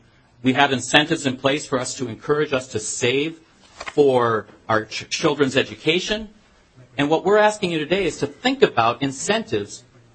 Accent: Jackson, Minnesota, United States; now in St. Cloud, United States; I grew up in Jackson, Minnesota, down in the southern part of the state. I've lived in the northern part of the state, and for the past 20 years, I've lived in the greater St. Cloud area.

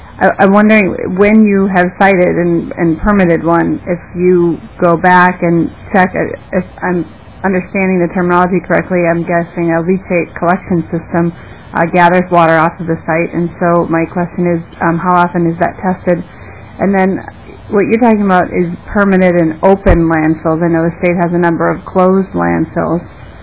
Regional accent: Minnesota, United States; For example, I grew up in Anoka County on the sand plain around a lot of closed landfills

